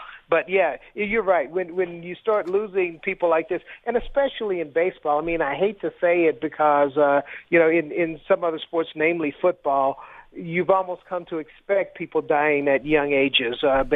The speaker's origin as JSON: {"language": "English", "town": "Bluefield", "region": "West Virginia", "country": "United States", "tie": "born or raised there", "said": "he played in my hometown, which is Bluefield, West Virginia"}